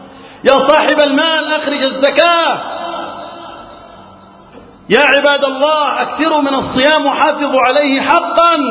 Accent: Egypt; بلدنا مصر

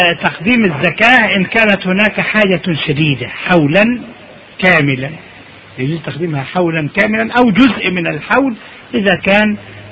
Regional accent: Egypt; يعني احنا برضو عندنا في مصر اللي بيتباع مال الجبنة

